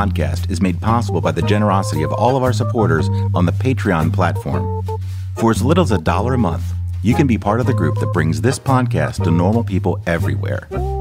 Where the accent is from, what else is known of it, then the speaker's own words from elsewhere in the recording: Lititz, Pennsylvania, United States; I'm from Lititz, Pennsylvania